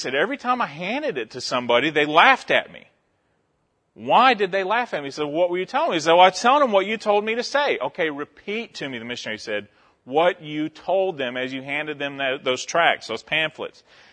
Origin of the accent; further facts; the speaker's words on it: Alabama, United States; As Jesse said, we're from Alabama. I grew up in the town we just moved from. My dad grew up in the town we moved from.